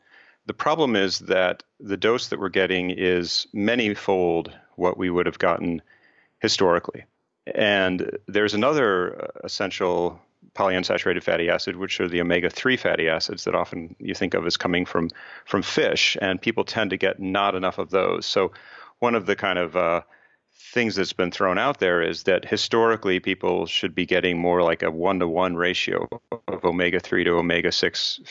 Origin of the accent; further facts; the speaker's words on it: Chicago, Illinois, United States; I'm originally from Chicago, went to Princeton and then on to Washington University in St. Louis